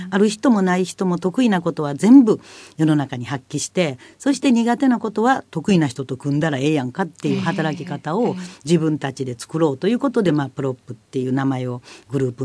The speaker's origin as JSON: {"language": "Japanese", "region": "Kansai", "country": "Japan", "accent": "Kansai", "said": "関西弁で"}